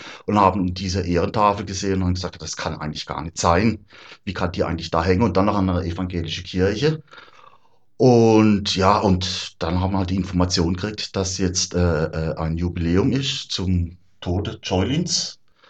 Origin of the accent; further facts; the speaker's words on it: Köndringen, Baden-Württemberg, Germany; auch aus Köndringen.